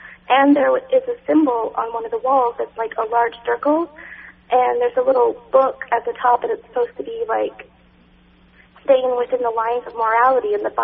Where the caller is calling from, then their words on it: Tucson, Arizona, United States; I'm calling from Tucson.